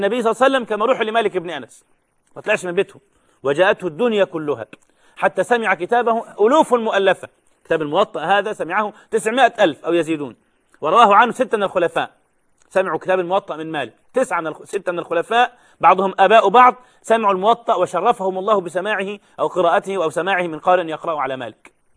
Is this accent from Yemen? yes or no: no; Egypt; وعندنا في مصر ساعتها